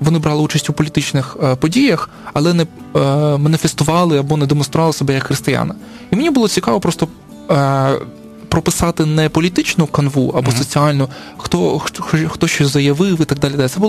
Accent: Sevastopol, Crimea, Ukraine; moved away; Бо я сам з Севастополя, і я не внутрішній переселенець, не ВПО, але я тут уже приблизно 10 років

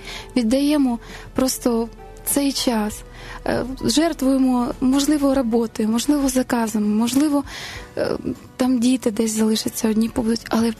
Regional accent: Melitopol, Zaporizhzhia Oblast, Ukraine; born there; Запорізьку буду я представляти, бо я народилась в Мелітополі, це Запорізька область.

